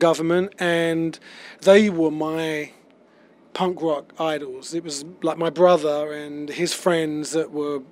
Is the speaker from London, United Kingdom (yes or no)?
yes; London, United Kingdom; So I grew up in a very Jewish West Indian neighborhood, and in the 70s there was a lot of angst with the second generation West Indian kids